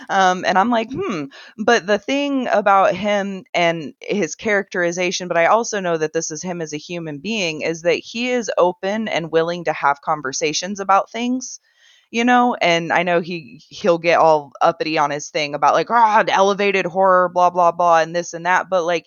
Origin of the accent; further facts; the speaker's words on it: Midwest, United States; I'm from the Midwest, but my whole family's from Appalachia, so I'm the first Midwest of the generations.